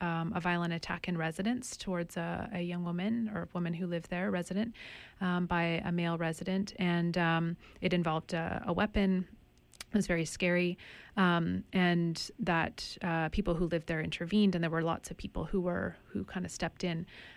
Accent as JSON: {"language": "English", "town": "Victoria", "region": "British Columbia", "country": "Canada", "tie": "born or raised there", "said": "I'm also of Ukrainian and English ancestry on my mom's side, and I grew up on the Kwangan territories in Victoria, BC. I just moved here last year"}